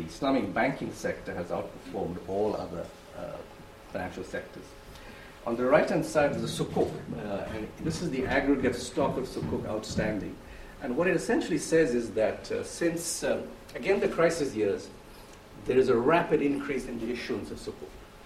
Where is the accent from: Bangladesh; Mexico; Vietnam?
Bangladesh; I'm from Bangladesh.